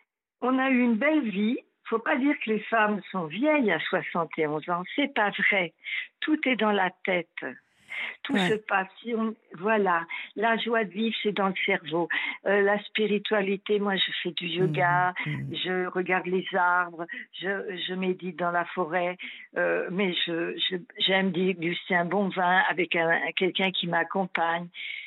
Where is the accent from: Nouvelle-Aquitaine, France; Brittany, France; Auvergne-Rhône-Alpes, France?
Brittany, France